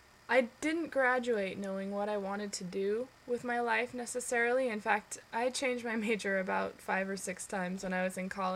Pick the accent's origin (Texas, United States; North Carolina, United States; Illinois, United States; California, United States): California, United States; San Diego; I'm 23 years old, and I'm a San Diego native. I was born and raised in East County, San Diego. Woohoo! Love that place. Still living out there currently with my parents in El Cajon.